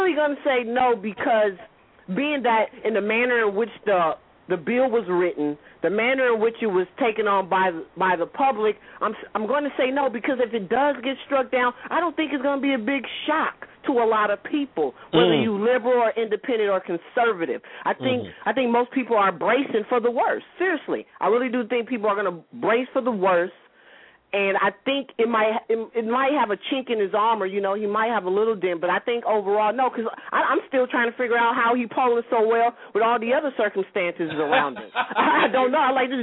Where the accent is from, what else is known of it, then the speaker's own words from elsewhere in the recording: Oakland, California, United States; I am in Northern California. I am in the heart of the Bay Area. I'm from Oakland.